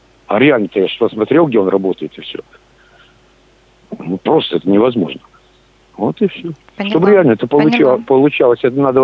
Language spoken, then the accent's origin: Russian; Perm Krai, Russia; То есть я говорю, тот пермяк, который... Деньги все вкладывал в Пермский край.